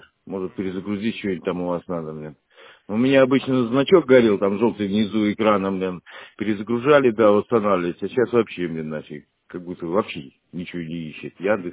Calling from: Shushary, Saint Petersburg, Russia; Я из Шуша звоню. Первомайская, 19, корпус 1, квартира 165.

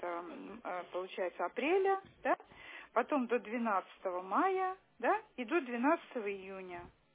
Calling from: Pargolovo, Saint Petersburg, Russia; я вам звоню из Парголова, улица Тихоокеанская, 17, квартира 119.

